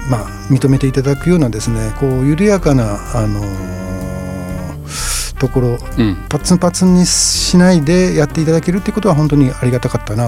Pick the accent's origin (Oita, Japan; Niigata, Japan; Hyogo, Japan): Hyogo, Japan; Kobe; まあ、神戸から来まして、